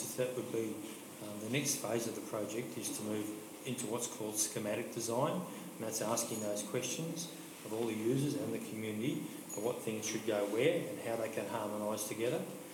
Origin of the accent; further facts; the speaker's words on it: Eltham, Victoria, Australia; I grew up in Eltham